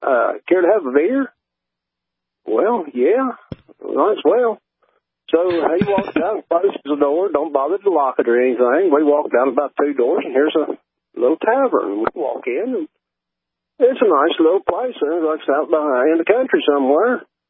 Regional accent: West Virginia, United States; where are you from? Well, West Virginia.

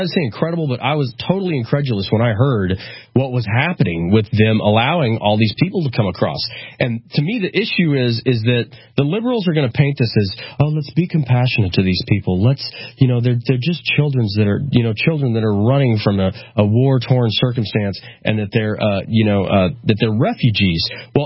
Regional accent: Guatemala; Guatemala is my home country, and I love the people down there.

